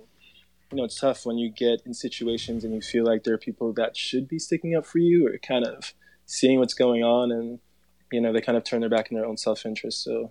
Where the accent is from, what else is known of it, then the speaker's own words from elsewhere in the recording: New York, United States; growing up in New York and my parents are Jamaican, we're immigrants, like, Bronx, moving to Long Island and so on and so forth.